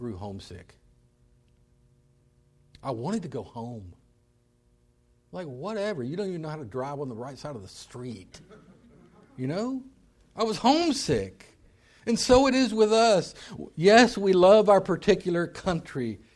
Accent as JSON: {"language": "English", "region": "Texas", "country": "United States", "said": "Where are you from? And I'm from Texas."}